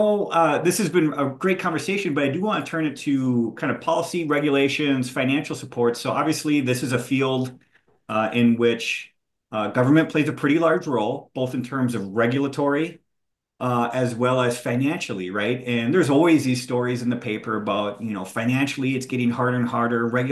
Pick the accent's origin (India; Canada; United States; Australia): United States; Hancock, Minnesota; I grew up in Hancock, Minnesota. So if you know where that is, by Morris.